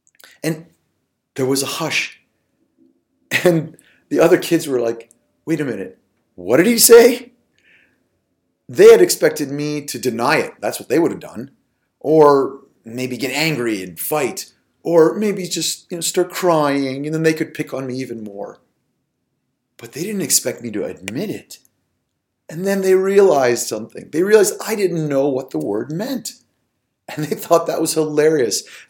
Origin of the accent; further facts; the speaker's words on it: Lebanon; And they found out I was from Lebanon, and they thought, well, where's Lebanon? And they discovered, oh yeah, that's right, that's that little country in the Middle East.